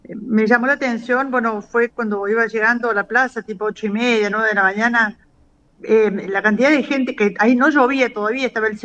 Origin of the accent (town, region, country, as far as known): Argentina